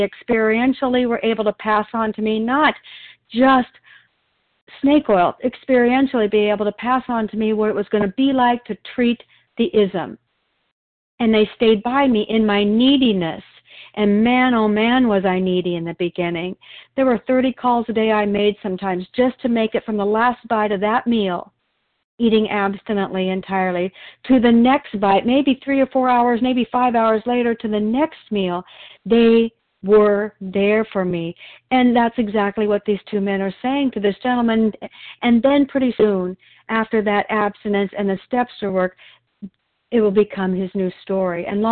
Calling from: Oregon, United States

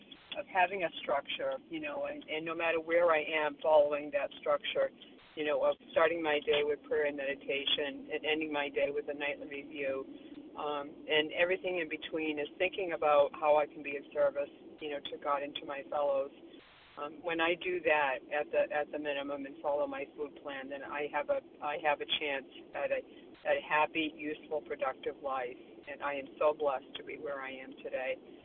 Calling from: Florida, United States; I'm calling from Florida this morning.

